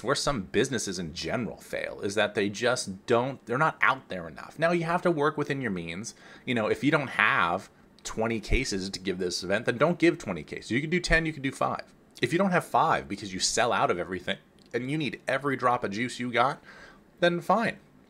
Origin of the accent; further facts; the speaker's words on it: California, United States; Shoot, I'm from Northern California.